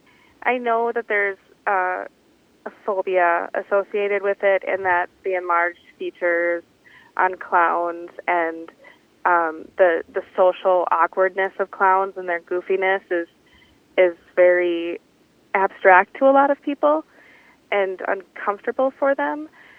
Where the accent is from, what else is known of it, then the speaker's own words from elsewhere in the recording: Minnesota, United States; Well, my mom... I grew up in Anoka County, and so and we had a big Halloween parade every year in October